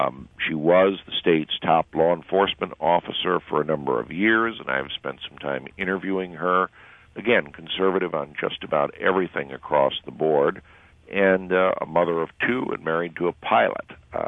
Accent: Connecticut, United States; I spent some time with Linda McMahon, the Republican candidate for the Senate in my home state of Connecticut.

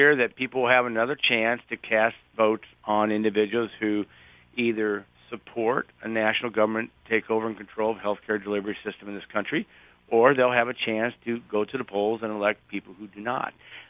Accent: Illinois, United States; I'm from Southern Illinois, and it's a very conservative area

